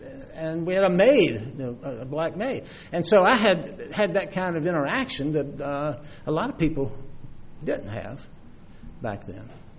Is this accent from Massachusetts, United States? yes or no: no; Newport News, Virginia, United States; Hampton, Virginia is basically my home. I was born and reared in Newport News, Virginia, Newport News and Hampton.